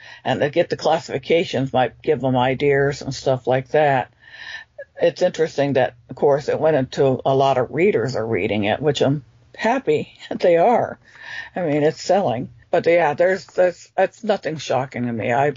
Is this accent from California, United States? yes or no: yes; California, United States; I'm not from here originally. I'm from Mountain West California